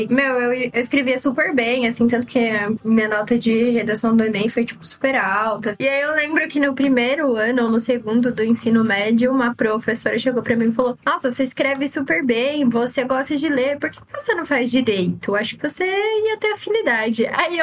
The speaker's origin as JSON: {"language": "Portuguese", "region": "São Paulo", "country": "Brazil", "said": "Que eu sou da Baixada Santista, né?"}